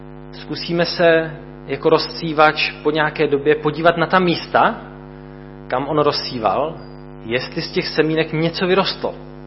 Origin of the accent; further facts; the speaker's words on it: Litomyšl, Pardubice Region, Czechia; z Litomyšle. Mojí službou v Litomyšli je mluvit k mladým. Jsem vedoucí mládeže.